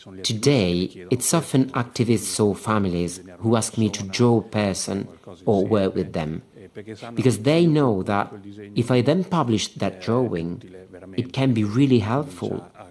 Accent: Ravenna, Emilia-Romagna, Italy; I came from Ravenna, this gentle provincial town where nothing really bad happens.

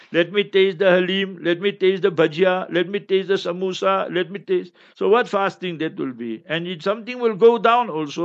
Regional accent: South Africa; born there; I was born in apartheid. I was born in the African location. So we went through all this.

